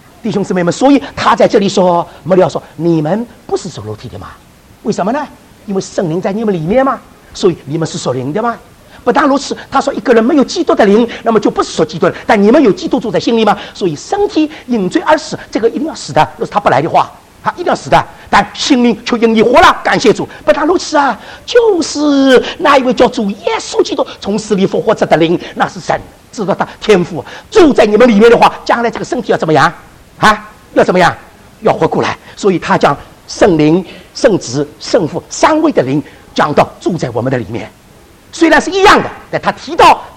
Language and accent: Chinese; China; 我们中国人最会讲话，真的，这个心放在什么地方？